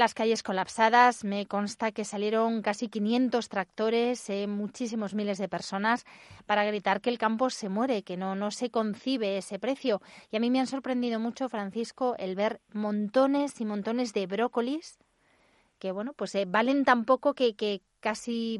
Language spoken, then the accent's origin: Spanish; Region of Murcia, Spain; Pero una producción como la murciana, que es una agricultura de precisión, donde, bueno, pues somos la huerta de Europa, ¿no?